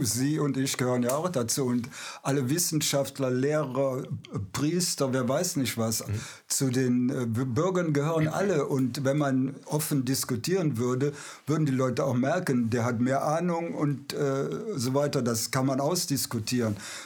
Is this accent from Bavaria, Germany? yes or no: no; Aachen, North Rhine-Westphalia, Germany; Ich bin ja Aachener.